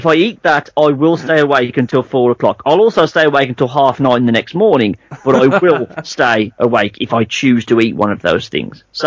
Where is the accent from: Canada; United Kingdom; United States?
United Kingdom; Because we are British, we have to make a big decision on Sunday.